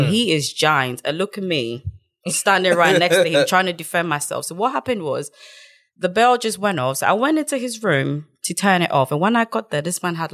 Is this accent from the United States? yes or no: no; Ghana; Because, I mean, I'm from Ghana. I was born in Ghana. I went to school in Ghana.